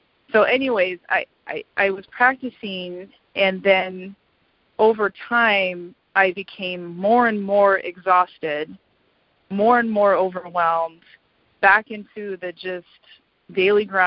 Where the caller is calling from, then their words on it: Fremont, California, United States; I'm calling from Fremont, California.